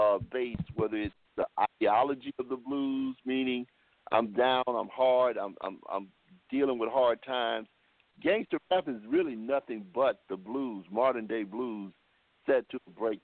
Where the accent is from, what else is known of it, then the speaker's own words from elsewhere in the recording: Macomb, Illinois, United States; because I grew up in Macomb, in an area called Beartown, which was an economically depressed area. It was really a slum.